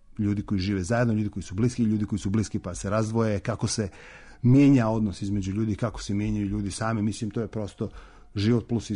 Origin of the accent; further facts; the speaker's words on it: Montenegro; also born or lived in Belgrade / Germany / United States; Ja sam iz Crne Gore, 6 godina sam živio u Beogradu, onda sam krenuo sa seljakam u naučne svrhe, prvo u Njemačku, pa onda u Ameriku